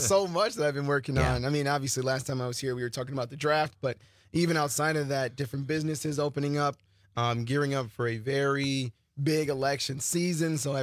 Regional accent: Chicago, Illinois, United States; now in Green Bay, United States; I am from Chicago.

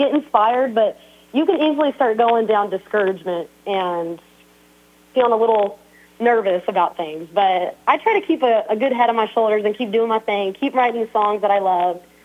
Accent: Corona, California, United States; moved away as an adult; now in Nashville, United States; Well, I'm originally from Corona, California. Shout out to my California people. I moved to Nashville in 2017 to pursue music.

